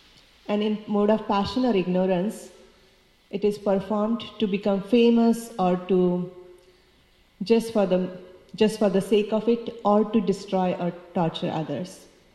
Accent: India; English is a second language; And I come from India. We were in a not so well-off family.

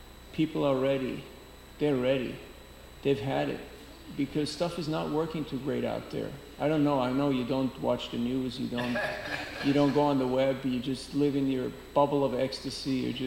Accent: Switzerland; stop them and tell them, I'm from Switzerland. I came here to meet all the nice people.

